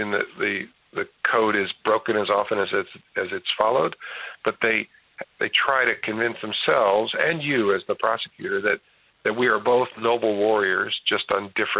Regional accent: New Jersey, United States; accent: New York; also born or lived in Yonkers, New York; we moved from Yonkers, New York, to just across the Hudson River when I was a kid, and I thought I was moving to another country, and I stuck out. I had a bit of a New York accent that the New Jersey kids didn't

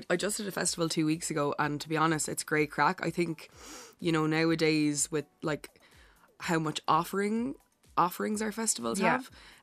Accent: Cork, Munster, Ireland; I'm from Cork City, so the English market is kind of right on the doorstep.

